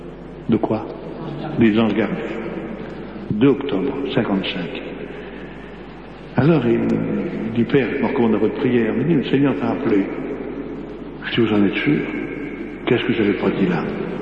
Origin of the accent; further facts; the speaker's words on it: France; je suis français